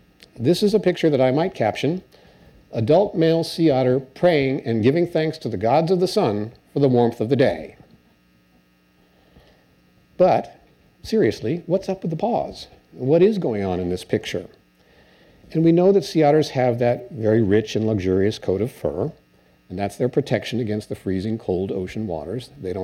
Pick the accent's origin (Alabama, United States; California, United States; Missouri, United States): California, United States; not just because I'm from Northern California.